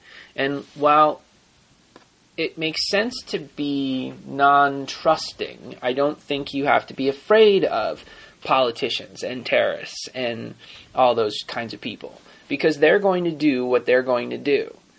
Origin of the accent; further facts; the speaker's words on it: New Jersey, United States; You know, I grew up in Jersey, so I was an hour and 15 minutes from the city, Manhattan, which would be New York City